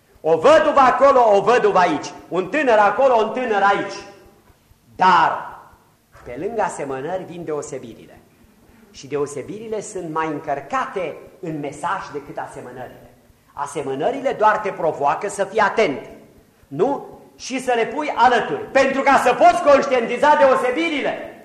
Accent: Romania; Adică noi suntem între noi, noi suntem români, noi suntem români, nu, și vorbim românește.

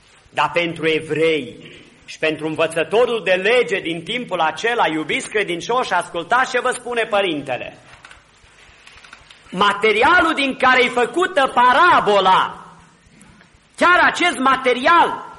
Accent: Romania; Noi suntem români și mai suntem și oameni moderni

